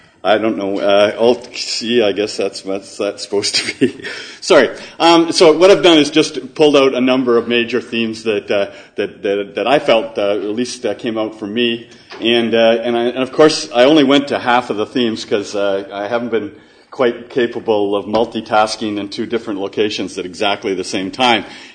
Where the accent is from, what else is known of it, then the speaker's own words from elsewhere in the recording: Canada; I did have to introduce myself as a Canadian